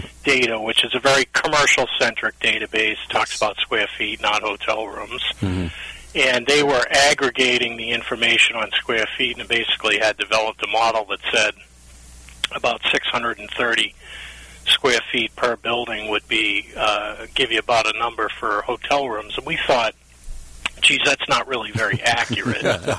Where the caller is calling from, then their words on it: Portsmouth, New Hampshire, United States; Well, I live about 50 miles north of Boston, Massachusetts, Portsmouth, New Hampshire.